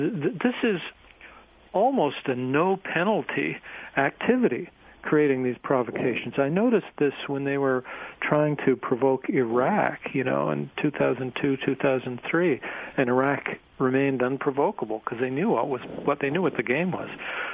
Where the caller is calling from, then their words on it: Canada; I mean, in your country, I'm talking from Canada here, but in your country, your population is the target of this propaganda